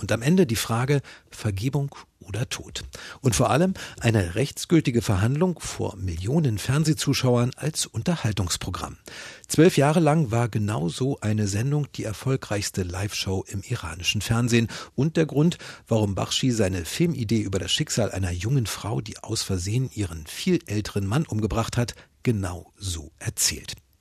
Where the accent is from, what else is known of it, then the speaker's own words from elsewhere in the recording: Iran; Selbst für mich als Iraner, ich lebe in Teheran, ist es immer wieder überraschend